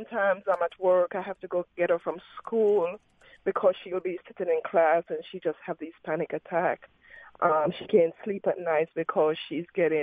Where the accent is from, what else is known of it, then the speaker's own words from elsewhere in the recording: Jamaica; See, I'm a Jamaican, and I've never seen this before.